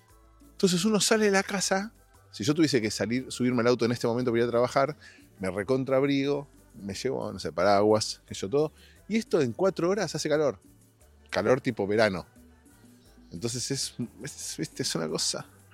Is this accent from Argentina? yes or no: yes; Argentina; moved away; No es de cipayo esto, porque cuando yo me fui de Argentina no había.